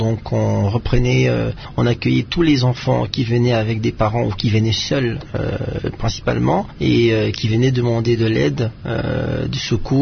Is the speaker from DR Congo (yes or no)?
yes; DR Congo; nous sommes principalement originaires de la RDC